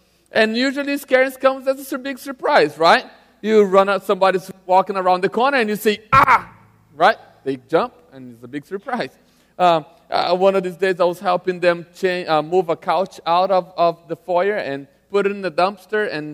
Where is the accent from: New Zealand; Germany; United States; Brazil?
Brazil; English is a second language; I'm from Brazil, have an accent, if you notice right now.